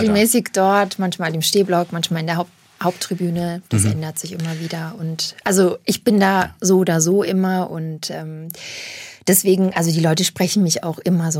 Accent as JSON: {"language": "German", "town": "Mannheim", "region": "Baden-Württemberg", "country": "Germany", "tie": "born or raised there", "said": "Ich bin auch eine Mannheimerin, ja. Mein Lebensmittelpunkt ist Mannheim. Ich bin ja aufgewachsen in der Neckarstadt West und dem Waldhof. Meine Eltern wohnen dort auch noch. Ich bin jetzt in den Mannheimer Süden gezogen."}